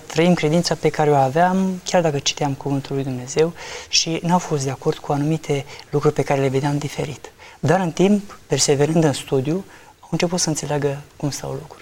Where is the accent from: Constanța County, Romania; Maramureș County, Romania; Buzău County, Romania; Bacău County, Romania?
Bacău County, Romania; Onești; Sunt din Onești. M-am născut într-o familie de oameni credincioși.